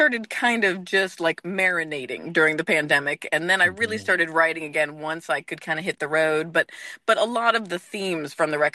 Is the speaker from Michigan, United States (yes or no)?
no; Florida, United States; moved away as an adult; now in California, United States; I grew up in Central Florida. My dad's from Florida, my mom's from California, so I grew up in Florida and then ended up in California in my mid-20s.